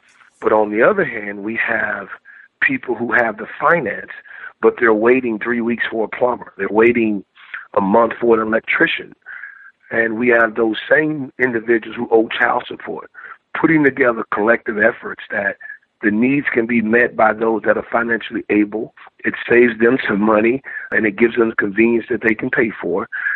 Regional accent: Texas, United States; I'm from Texas. That's all we knew.

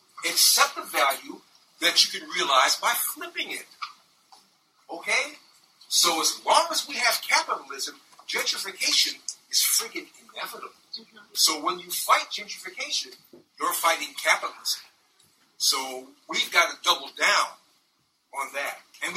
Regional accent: Chicago, Illinois, United States; Delegier, the neighborhood I grew up in Chicago, is the neighborhood where the Olympics would have been.

